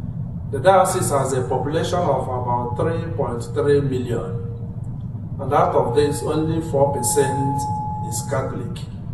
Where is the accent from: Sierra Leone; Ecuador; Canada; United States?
Sierra Leone; accent: Irish; which is also the west coast. And that's my own country. And so if you're still wondering where I got my Irish accent, there you are.